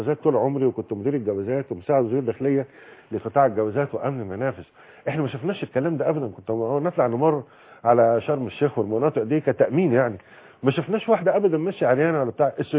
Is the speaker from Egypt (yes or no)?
yes; Egypt; الستات عندنا في مصر بيمشي كده؟